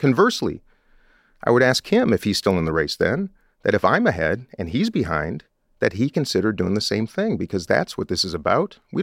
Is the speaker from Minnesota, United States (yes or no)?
yes; Minnesota, United States; So I come from Minnesota, where we don't tax clothing and groceries.